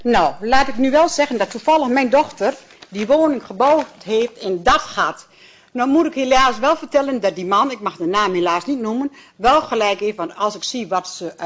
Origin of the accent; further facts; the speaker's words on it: Nieuw-Schonebeek, Drenthe, Netherlands; uit Nieuw-Schonebeek en ik bedank u hartelijk